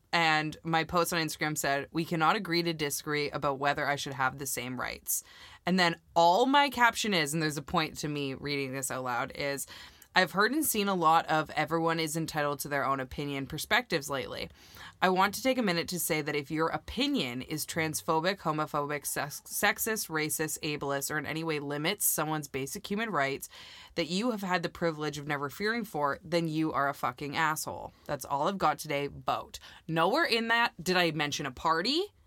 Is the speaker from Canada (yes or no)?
yes; Canada; He doesn't even know I'm from Canada.